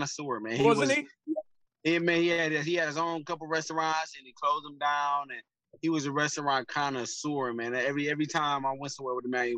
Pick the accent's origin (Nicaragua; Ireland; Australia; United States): United States; Detroit, Michigan; I'm from Detroit, man. They don't never give us nothing, man.